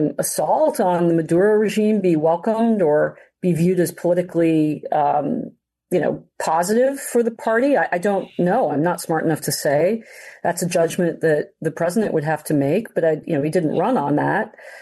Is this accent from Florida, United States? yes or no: yes; Florida, United States; Florida, my home state